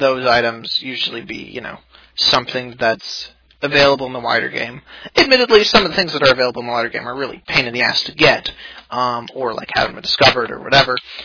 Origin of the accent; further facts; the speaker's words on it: Wisconsin, United States; Can anyone tell that I grew up in Wisconsin, by the way? Because I totally can.